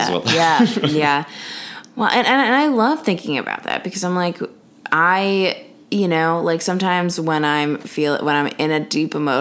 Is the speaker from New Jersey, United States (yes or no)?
yes; New Jersey, United States; New Jersey.